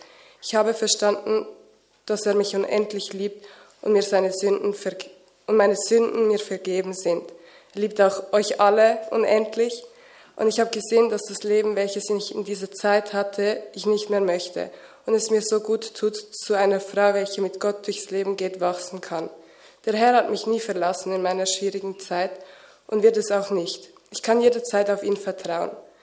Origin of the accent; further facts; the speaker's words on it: Germany; now in Switzerland; Also ich war in einem christlichen Kindergarten, aus welchem ich christliche Werte mitnehmen konnte. Als wir von Deutschland in die Schweiz kamen, habe ich mich in den Gemeinden, in welchen wir waren, nicht zu Hause fühlen können.